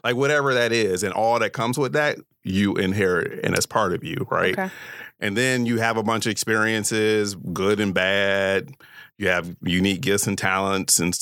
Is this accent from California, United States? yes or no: no; Detroit, Michigan, United States; So like Finkel and Wyoming, that area I grew up in, which is like a really rough area, like growing up in Detroit, inner city